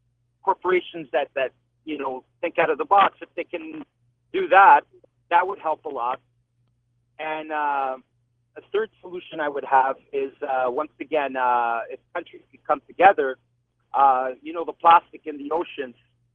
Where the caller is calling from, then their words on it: Canada; I'm Canadian and actually driving in Michigan